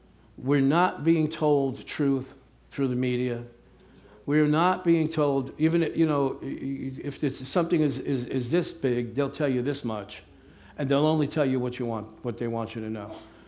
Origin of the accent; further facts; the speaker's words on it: Elizabeth, New Jersey, United States; I should know that, I was born and raised in Elizabeth.